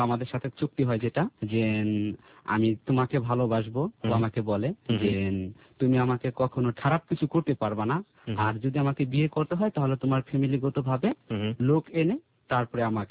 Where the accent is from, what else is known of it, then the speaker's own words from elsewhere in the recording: Faridpur, Dhaka Division, Bangladesh; now in Dhaka, Bangladesh; আমার গ্রামের বাড়ি ফরিদপুর।